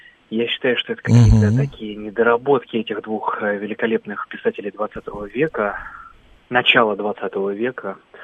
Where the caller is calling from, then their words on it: Moscow, Russia; я из Москвы.